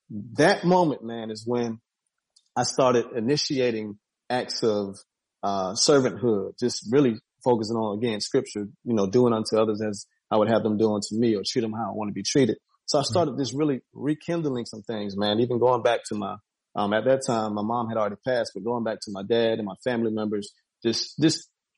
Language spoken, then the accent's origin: English; West Coast, United States; we might have grown up differently, and I'm from the West Coast, man.